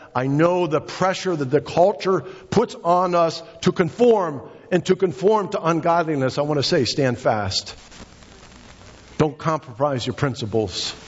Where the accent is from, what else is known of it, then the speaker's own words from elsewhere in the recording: United States; And I'm a capitalist. I'm an American.